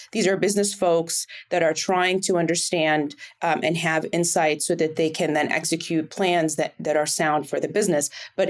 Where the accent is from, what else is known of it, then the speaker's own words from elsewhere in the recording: Cairo, Cairo Governorate, Egypt; moved away as an adult; now in United States; So I'm born and raised in Cairo, Egypt. I came to the United States to do what all great immigrants do, is study.